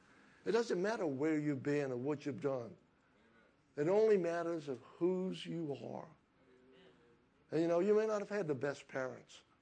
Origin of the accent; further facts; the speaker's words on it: Texas, United States; now in Slidell, United States; I like being a Texan. I like wearing boots and cowboy hats and talking with the twang, you know.